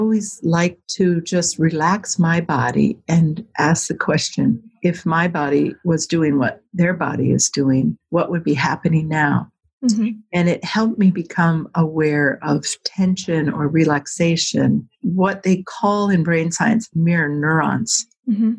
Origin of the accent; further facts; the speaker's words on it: Minnesota, United States; I'm a midwife from the Midwest in the USA and Minnesota. And had a small home birth practice here for several years, many years